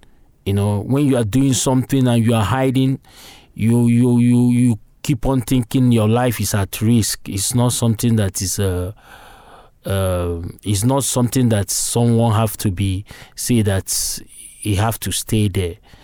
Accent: Nigeria; now in Newcastle, United Kingdom; I'm from Nigeria.

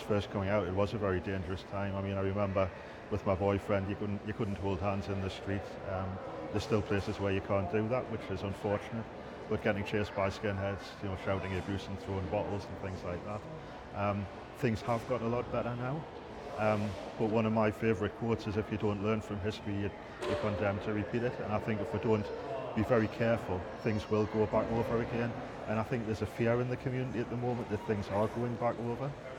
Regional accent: South Shields, North East England, United Kingdom; Well, sort of growing up in the 80s, I was from South Shields, which was really quite a small mining town

